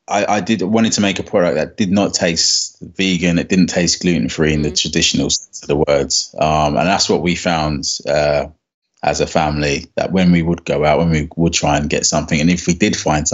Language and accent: English; Plumstead, London, United Kingdom; So I've got the Plumstead Pantry in my hometown at the moment, which is Plumstead's.